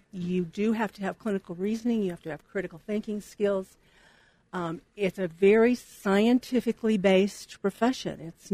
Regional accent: Chicago, Illinois, United States; Oh, well, I came from Chicago. My husband and I grew up in Chicago, the suburbs, and had a wonderful childhood.

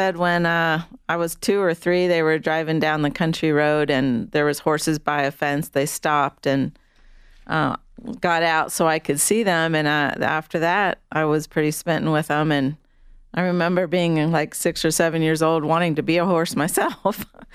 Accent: Dayton, Ohio, United States; Well, I grew up in Ohio, in Dayton, Ohio, and I loved horses all my life.

